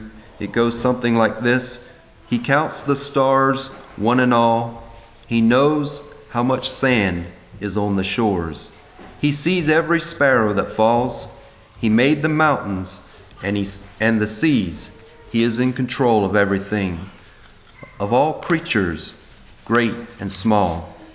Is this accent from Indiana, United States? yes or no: no; Georgia, United States; now in New York, United States; Now, I was born and raised in Georgia. We don't get much snow, and I'm glad that we don't have snow right now here in New York